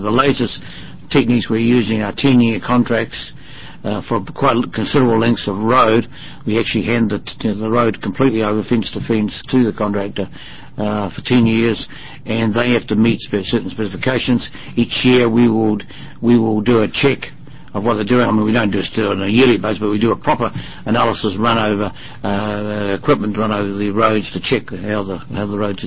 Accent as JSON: {"language": "English", "country": "New Zealand", "tie": "born or raised there", "said": "I come from New Zealand, and have lived there all my life, and have travelled the world quite a bit"}